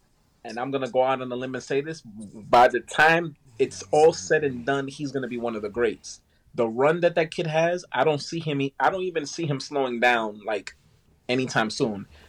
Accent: New York City, New York, United States; I mean, where I grew up in the Bronx, I mean, it was kind of like that's what was in. I mean, yes, I'm Dominican, you know, parents, a lot of merengue and stuff like that.

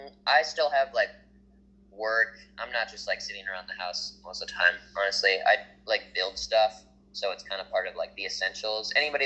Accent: Minnesota, United States; now in Nashville, United States; Yeah, I'm from Minnesota.

